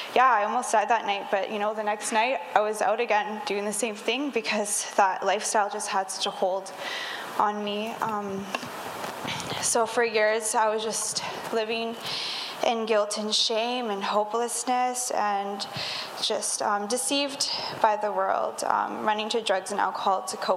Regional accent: Kelowna, British Columbia, Canada; I am 20 years old and born and raised in Kelowna. I grew up in a Christian home.

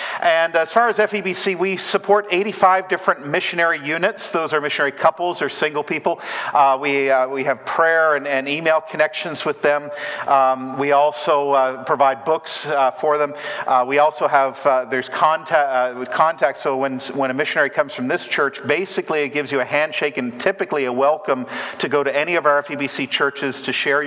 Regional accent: Nova Scotia, Canada; also born or lived in Alberta; now in United States; I was born in Alberta. I grew up in Nova Scotia, went to Briarcrest, met my wife there. She's from Langham, Saskatchewan. And we've been in the States for almost 20 years now

